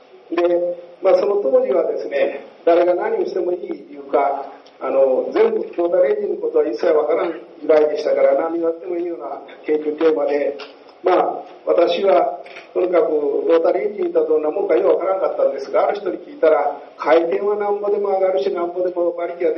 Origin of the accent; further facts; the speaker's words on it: Hiroshima, Japan; 広島生まれの広島育ち、71歳です。